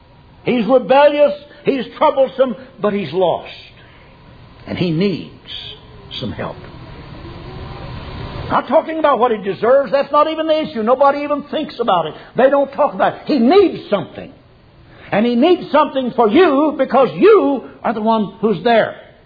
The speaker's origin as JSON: {"language": "English", "region": "Oklahoma", "country": "United States", "tie": "born or raised there"}